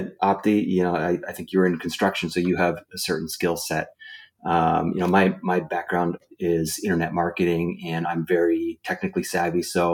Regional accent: Milwaukee, Wisconsin, United States; our in-person boot camp right here in Milwaukee, in my hometown, where we do 3 days, super intensive.

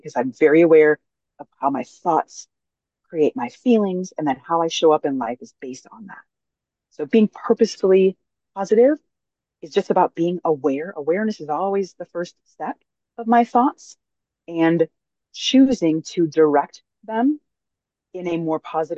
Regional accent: Chicago, Illinois, United States; I grew up in Chicago. I get it.

